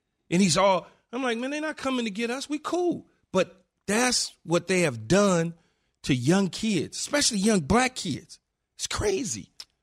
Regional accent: Los Angeles, California, United States; It growing up in South Central LA and seeing the way the police treated black people when I was growing up in South

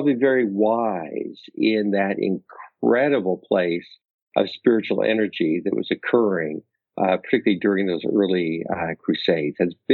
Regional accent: Oregon, United States; I think I look back at my small town that I grew up in Oregon, and I know there was more contact across denominations.

